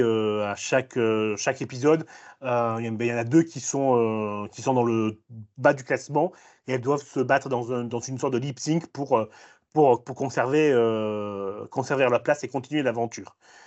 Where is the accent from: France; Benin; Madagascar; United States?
United States; accent: American; French is a second language; Alors, avec mon accent américain, ça donne Unreal